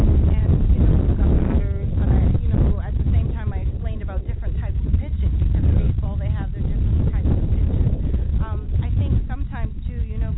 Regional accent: United Kingdom; the history of it actually came from England, and I'm British, so I'm kind of proud of it.

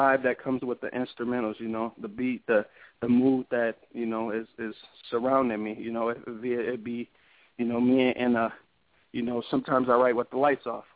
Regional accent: Kenosha, Wisconsin, United States; I'm from Kenosha, Wisconsin, a small town of about 100,000 people, located in the middle of Milwaukee, Wisconsin, and Chicago, Illinois.

